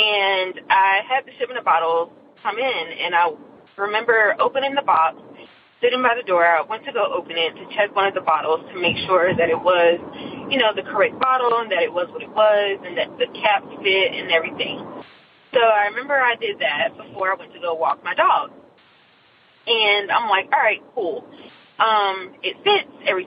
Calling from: Nashville, Tennessee, United States; I'm calling from Nashville, Tennessee.

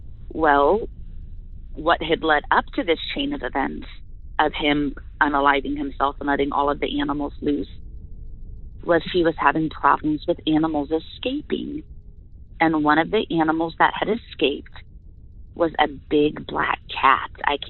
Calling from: Ohio, United States; I'm calling from Ohio.

